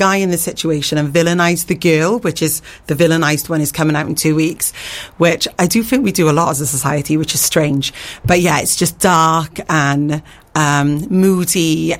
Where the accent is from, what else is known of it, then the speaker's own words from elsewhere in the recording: Swansea, Wales, United Kingdom; I did move here 14 years ago. I'm originally from Swansea.